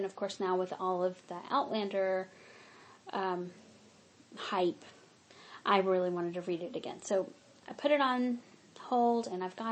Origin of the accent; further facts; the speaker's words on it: Mississippi, United States; Because growing up in Mississippi, I loved fried chicken.